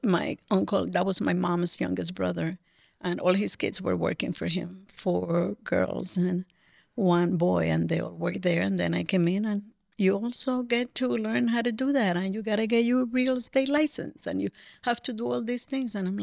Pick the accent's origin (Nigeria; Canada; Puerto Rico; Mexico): Puerto Rico; San Juan; moved away as an adult; also born or lived in New York; I was born in Puerto Rico, in San Juan, Puerto Rico, and I was raised also there. I lived there until I was 21, and like every good Puerto Rican, I moved to New York, the biggest Puerto Rican town, and I lived in New York for 5 years.